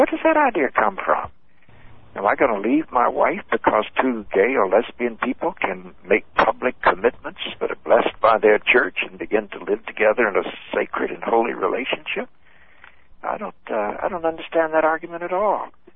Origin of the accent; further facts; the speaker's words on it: the South, United States; you know, when I was growing up in the South, we also said if you let segregation die, then all of our daughters will want to marry black people.